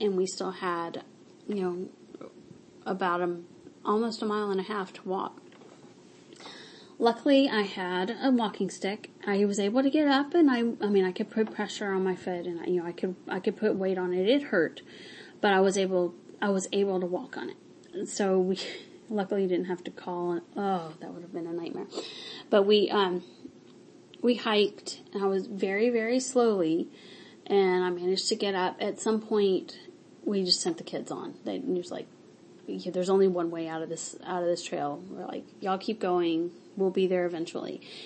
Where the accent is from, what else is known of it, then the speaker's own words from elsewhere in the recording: Mississippi, United States; I grew up in Mississippi where people know how to fry chicken.